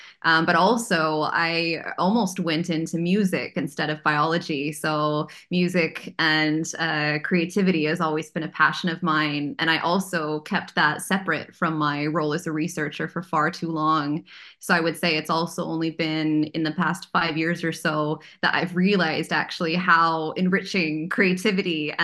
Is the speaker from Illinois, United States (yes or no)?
yes; Champaign, Illinois, United States; So I grew up in Champaign, Illinois. So very much in the heart of the cornfields, but a nice university town.